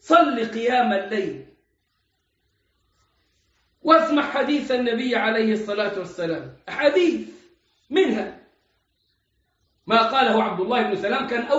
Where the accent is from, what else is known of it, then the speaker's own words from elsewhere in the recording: Egypt; عندنا في مصر لو تم ضبط مجموعة بتصلي على سطح البيت يتم اعتقاله.